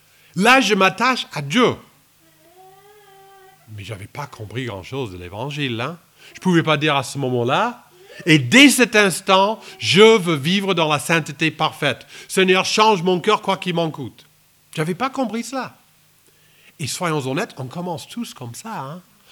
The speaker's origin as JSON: {"language": "French", "country": "United States", "second_language": "French", "said": "Moi, je viens de l'Amérique profonde, d'un village avec 1000 habitants et 5000 vaches."}